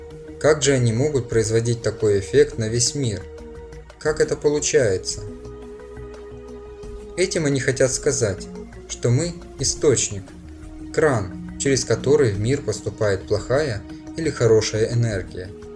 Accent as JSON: {"language": "Russian", "country": "Russia", "tie": "born or raised there", "said": "Я сам вырос в России"}